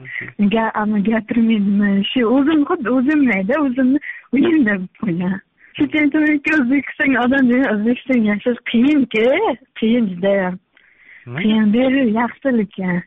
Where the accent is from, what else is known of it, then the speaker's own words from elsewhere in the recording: Shahrisabz, Qashqadaryo Region, Uzbekistan; now in Kazakhstan; Qashqadaryodan Shahrisabzdan.